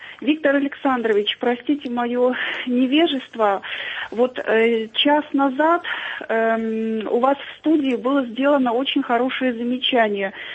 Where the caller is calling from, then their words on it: Mogilev, Mogilev Region, Belarus; Я звоню из Белоруссии, города Могилева.